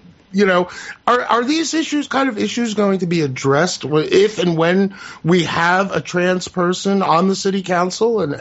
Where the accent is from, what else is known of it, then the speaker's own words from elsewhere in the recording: Brooklyn, New York, United States; born there; I personally was born in New York City. I was born in Brooklyn.